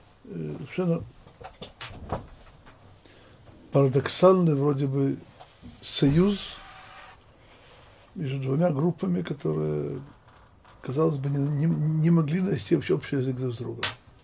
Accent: Russia; я же вырос в Советской России

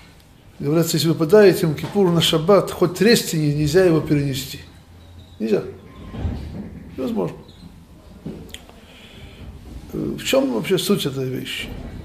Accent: Odesa, Odesa Oblast, Ukraine; я вообще сам из Одессы. Из Одессы учился в Воронежском университете.

